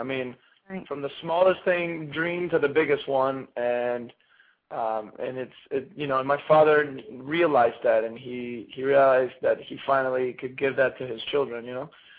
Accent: Argentina; I guess because of where I was raised in Argentina and how resources were very limited

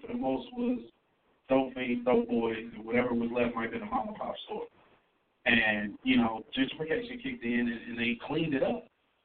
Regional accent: Cincinnati, Ohio, United States; I'm originally from Cincinnati. We're from Cincinnati.

